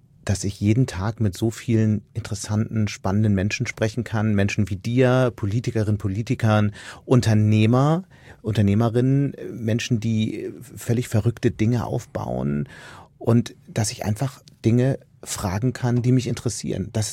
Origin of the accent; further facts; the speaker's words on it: Hamburg, Germany; Ich bin da geboren und nach wenigen Monaten sind meine Eltern zurückgezogen nach Hamburg. Die sind seit mehreren Generationen Hamburger, insofern zähle ich als waschechter Hamburger, auch im Sinne der Definition der Hansestadt.